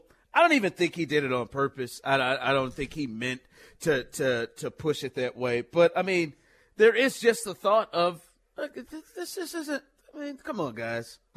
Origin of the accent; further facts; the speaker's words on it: Kansas City, Missouri, United States; You can win a Cy Young, Clint, and I'm from Kansas City.